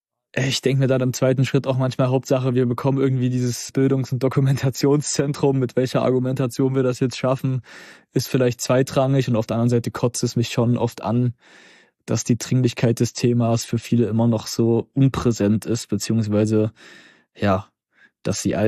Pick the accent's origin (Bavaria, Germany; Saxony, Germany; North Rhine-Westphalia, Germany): Saxony, Germany; Zwickau; ob jetzt in meiner Heimatstadt Zwickau